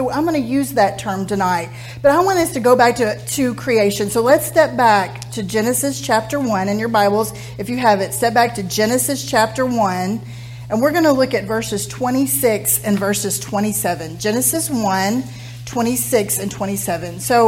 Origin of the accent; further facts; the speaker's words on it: United States; I think that we, as American women, and I don't know about the other women of the world